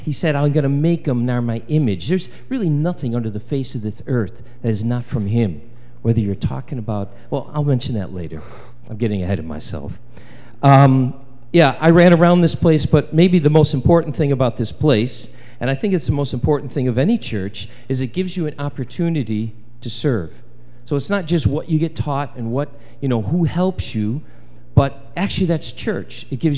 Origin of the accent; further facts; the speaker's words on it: Belgium; So I came from Belgium.